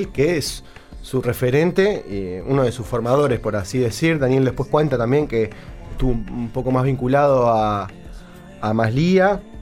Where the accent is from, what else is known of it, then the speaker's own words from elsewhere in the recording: Uruguay; Es una pregunta que como uruguaya no podemos escapar.